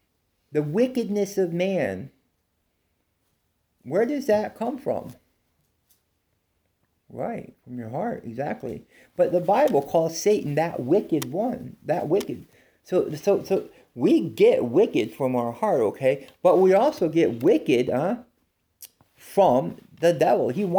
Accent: United States; just because I'm an American.

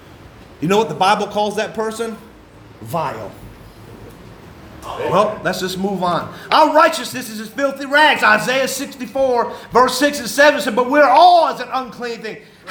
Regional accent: St. Albans, Vermont, United States; I was born and lived in St. Albans, Vermont.

